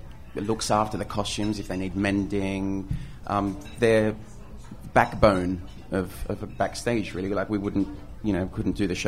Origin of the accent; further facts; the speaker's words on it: Australia; because I'm Australian, and it was filmed in Australia